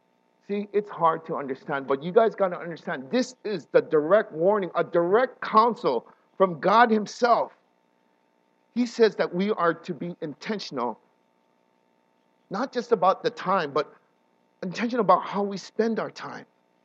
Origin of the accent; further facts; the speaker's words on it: Hawaii, United States; I'm from Hawaii. I speak, you know, a different language and all these other things.